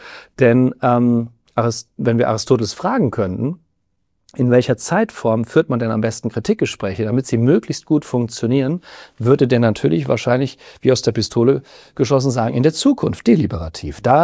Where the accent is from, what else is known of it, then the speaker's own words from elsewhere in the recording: Rhineland-Palatinate, Germany; Ich komme aus dem Westerwald, ich habe eine SCH-CH-Schwäche